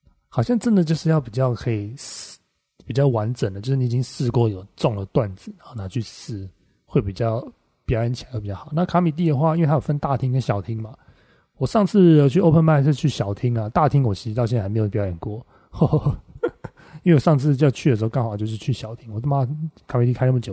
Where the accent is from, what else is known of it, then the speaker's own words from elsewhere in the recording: Taipei, Taiwan; 就是我们家以前小时候住在那个松山区，然后比较像是那种巷子里面的那种地方，那种几巷几弄的那种一楼的那种很老旧的公寓里面